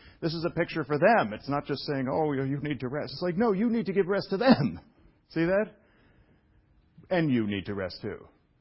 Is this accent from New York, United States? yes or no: yes; Brooklyn, New York, United States; I admit it, I'm from Brooklyn.